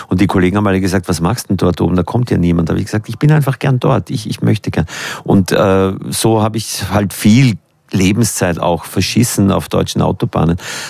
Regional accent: Upper Austria/Lower Austria border, Austria; der wirkliche Wiener Dialekt viel weiter weg ist vom Bayerischen als der Dialekt, wo ich herkomme. Das ist so fast schon Oberösterreich, Niederösterreich, Grenzgebiet. Das klingt bayerischer. Auch die ganzen Diphthonge ist alles bayerisch.

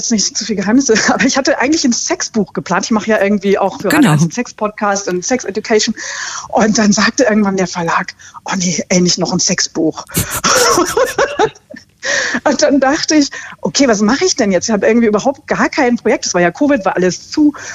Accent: Berlin, Germany; man möchte die als Berliner am Anfang immer erschießen, ne?

